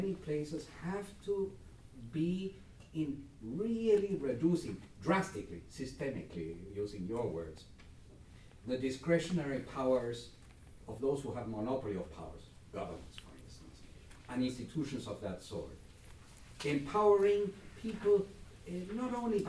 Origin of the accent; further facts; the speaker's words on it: Chile; English is a second language; I'm from the other end of the world. I'm from Chile.